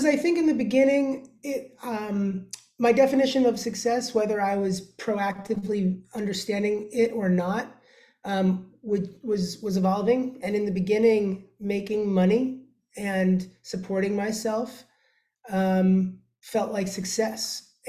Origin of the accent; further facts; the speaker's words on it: New York, United States; And I'm from New York, so coming home and going to New York was also coming home.